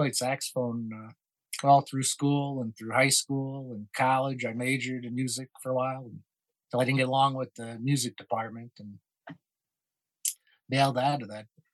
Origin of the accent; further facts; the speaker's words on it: New York, United States; moved away; also born or lived in Brooklyn; Yeah, and I grew up on Long Island.